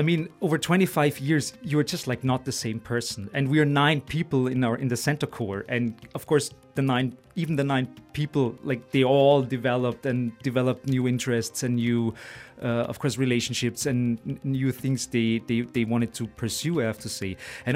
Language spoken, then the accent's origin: English; Stockerau, Lower Austria, Austria; So I grew up in Stockerau, like Wiener Speckgürtel.